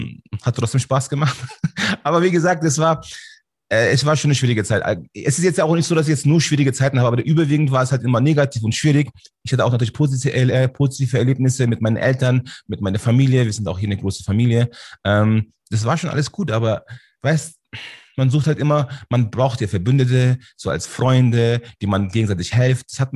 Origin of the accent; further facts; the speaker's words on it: Munich, Bavaria, Germany; born there; Also ich bin hier in München geboren, Schwabing.